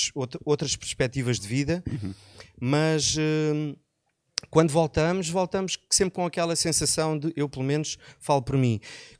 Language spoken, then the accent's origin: Portuguese; Quarteira, Faro, Portugal; also born or lived in Loulé; adoro a minha terra, sou um nómada, já vivi em Lolé até aos 10 anos, depois, como te disse, os meus pais, por motivos profissionais, foram viver para Quarteira e depois vivi até aos 30